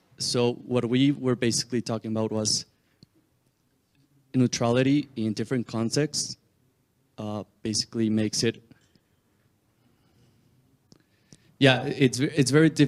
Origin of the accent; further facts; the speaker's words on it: Mexico; He's from Colombia, I'm from Mexico